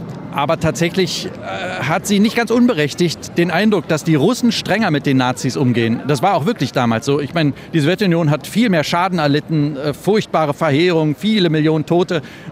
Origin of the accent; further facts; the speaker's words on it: East Germany, Germany; Ich bin ja in der DDR aufgewachsen, in Ostdeutschland